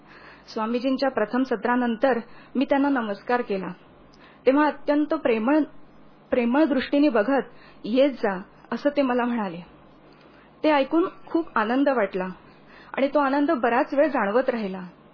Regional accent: Nagpur, Maharashtra, India; मी मूळची नागपूरची, 1995 साली मे महिन्यामध्ये 10वीची परीक्षा झाल्यानंतर आईबाबांबरोबर मी पुण्यात आले होते

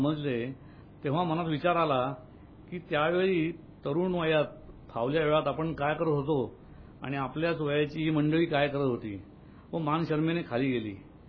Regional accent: Wai, Maharashtra, India; मी मूळचा वाईचा, आई वडील दोघे शिक्षक, बाबा विनोबांचे भक्त होते.

